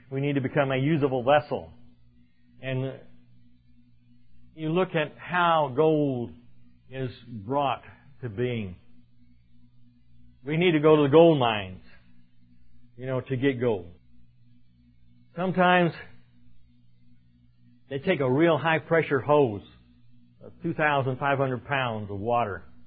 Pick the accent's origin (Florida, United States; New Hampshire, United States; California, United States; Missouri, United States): California, United States; I was raised in California, and that was the gold fields and the gold rush days.